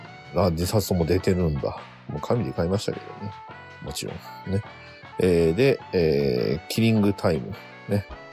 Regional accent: Hyogo, Japan; まあ私は兵庫ですけど、

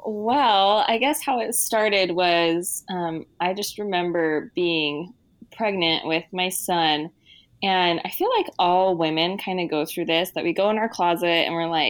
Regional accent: Utah, United States; now in San Diego, United States; we live in San Diego right now, and we're originally from Utah.

